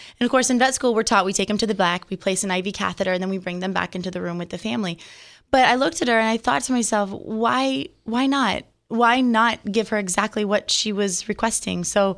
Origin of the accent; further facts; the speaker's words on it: Tampa, Florida, United States; I grew up here in Tampa, so coming back home was a no-brainer for me.